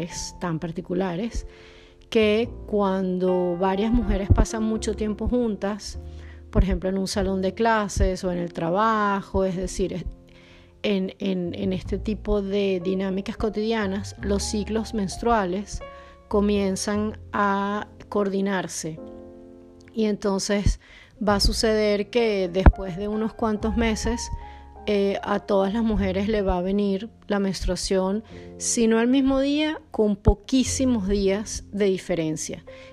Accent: Venezuela; also born or lived in Poland; now in Porto, Portugal; soy venezolana y grabo este podcast desde hace unas 7 semanas, más o menos, desde Oporto, en Portugal, luego de pasar más de 2 años viviendo en Polonia, en una pequeña ciudad al sur.

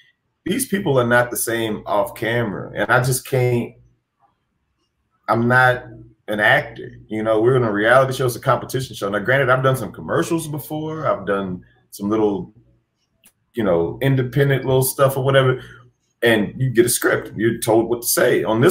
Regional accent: Arkansas, United States; I'm like, I'm from Arkansas originally. So that stuff slides off of me.

